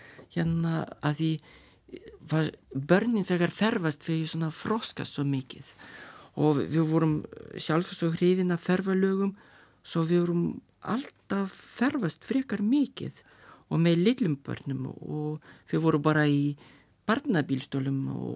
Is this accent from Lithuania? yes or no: yes; Lithuania; Icelandic is a second language; now in Iceland; við vorum alinn upp í Litáun.